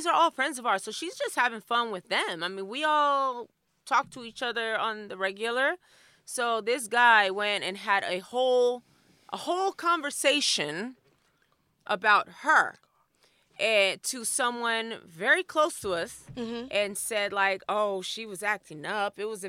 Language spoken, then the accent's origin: English; Los Angeles, California, United States; Listen, I'm from South Central.